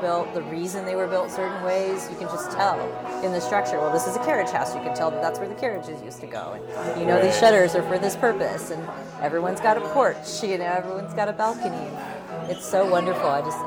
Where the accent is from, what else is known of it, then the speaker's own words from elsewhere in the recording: San Diego, California, United States; also born or lived in Bay Area; now in New Orleans, United States; I grew up in San Diego, and I lived in the Bay Area for a long time.